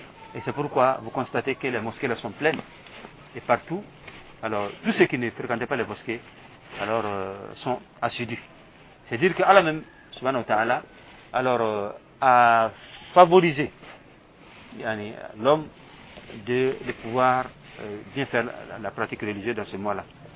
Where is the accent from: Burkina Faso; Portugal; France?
Burkina Faso; Vous savez que chez nous, au Burkina Faso, comme dans les pays laïcs, la musique est un frein.